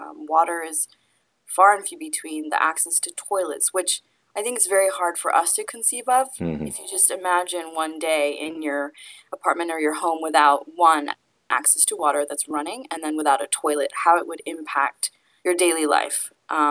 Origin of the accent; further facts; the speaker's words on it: Kathmandu, Bagmati, Nepal; now in New York, United States; I work at WaterAid here, based in New York. I am originally Nepali, so my father is Nepali and my mother is American, and I was born and raised in Kathmandu.